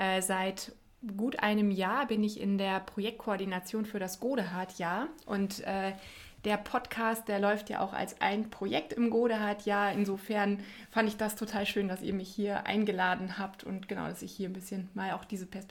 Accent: North Rhine-Westphalia, Germany; also born or lived in Cologne; Ich komme gebürtig aus dem Bistum Münster, aus dem Münsterland, bin da in einem Dorf groß geworden, sehr typisch, ja, im Grunde auch sehr, sehr katholisch geprägt.

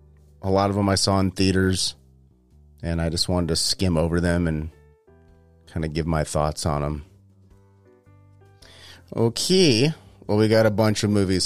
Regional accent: Manteca, California, United States; I'm from a town that's right next to Modesto called Manteca, and that's next to Stockton, and that's the Central Valley.

